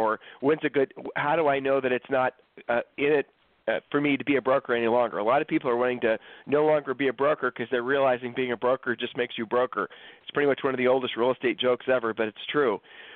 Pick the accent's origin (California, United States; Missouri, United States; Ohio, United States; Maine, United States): Ohio, United States; Columbus; We grew up in Columbus, Ohio, the winter was always full of horrible weather and snow and clouds.